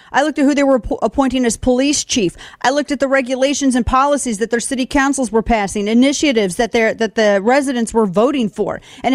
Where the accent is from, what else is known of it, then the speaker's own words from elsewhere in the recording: St. Louis, Missouri, United States; my hometown of St. Louis, where they had a Republican mayor in the city back in the 60s.